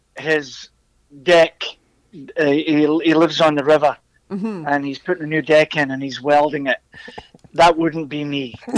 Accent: Glasgow, Scotland, United Kingdom; So he asked me if I was from Glasgow or Edinburgh, and I said, Glasgow.

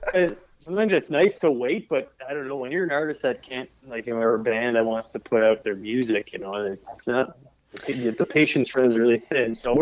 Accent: Barrhaven, Ontario, Canada; where we grew up in Barrhaven.

